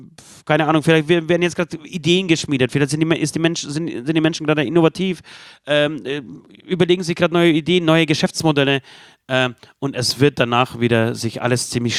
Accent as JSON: {"language": "German", "country": "Poland", "second_language": "German", "said": "mein Heimatland Polen"}